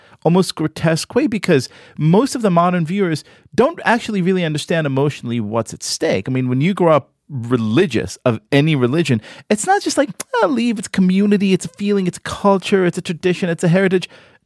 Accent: Israel; I grew up in Israel

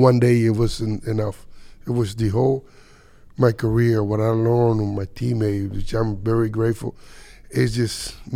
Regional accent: Dominican Republic; I came up from Dominican, from a little town that nobody even know.

